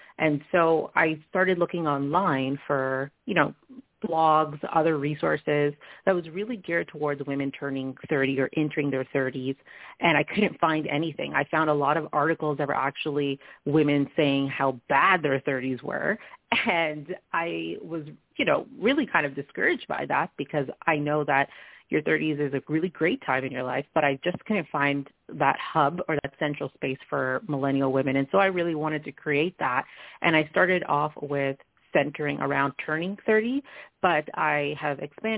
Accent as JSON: {"language": "English", "town": "Toronto", "region": "Ontario", "country": "Canada", "tie": "born or raised there", "said": "I'm from Toronto, Ontario, Canada. I live with my husband, and I was born and raised here, and I love everything about the city, but, I love to travel and do all those things too, and when I turned 30 a few years ago, I'm 35 now"}